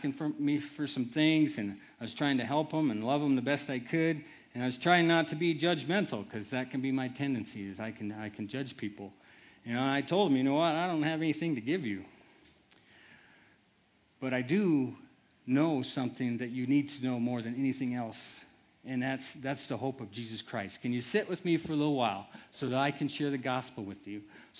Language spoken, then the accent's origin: English; Iowa, United States; And I used to get a lot of scrapes where I grew up in Iowa.